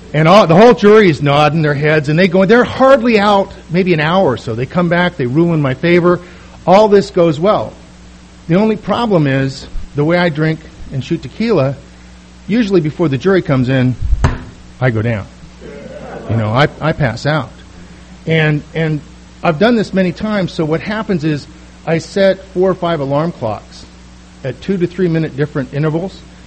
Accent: Los Angeles, California, United States; now in San Diego, United States; And I'm from the Los Angeles area.

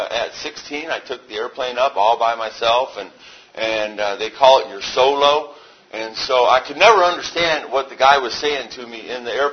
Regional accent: Detroit, Michigan, United States; born there; also born or lived in Africa; I was born in Detroit in the late 50s. I'm 51.

